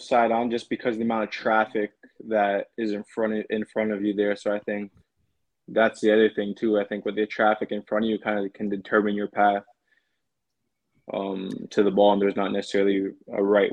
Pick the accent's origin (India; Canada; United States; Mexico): Canada; But I think for me growing up in Canada, I didn't necessarily always know that I was going to go to college.